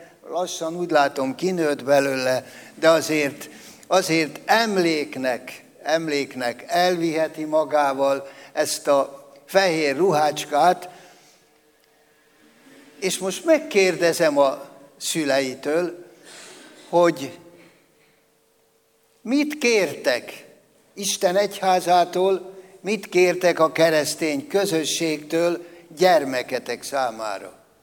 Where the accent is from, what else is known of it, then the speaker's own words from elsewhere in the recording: Győr, Győr-Moson-Sopron, Hungary; könnyű volt a helyzetem, mert hivatkozhattam arra, ugye Győrben nevelkedtem föl